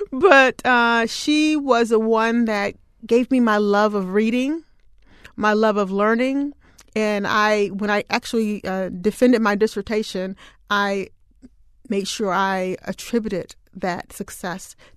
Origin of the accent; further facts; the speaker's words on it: Alabama, United States; born there; also born or lived in San Antonio, Texas / Washington, D.C.; So, you know, I was born in Alabama, but I didn't live there my whole life. I've lived in San Antonio three times now.